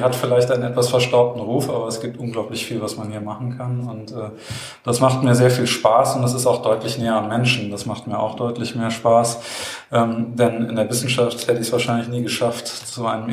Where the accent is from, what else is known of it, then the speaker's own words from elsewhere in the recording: Mechernich, North Rhine-Westphalia, Germany; also born or lived in Bonn; also ich bin in Bonn am Rhein geboren, 1975, und da hat es mich dann aber nicht so lange gehalten, weil meine Eltern eigentlich in der Eifel gelebt haben, also in einem kleinen Städtchen Mechernich, das bei Euskirchen